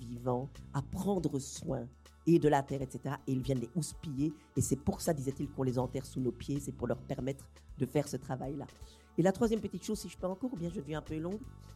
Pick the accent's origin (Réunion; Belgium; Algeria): Belgium; comme je suis belge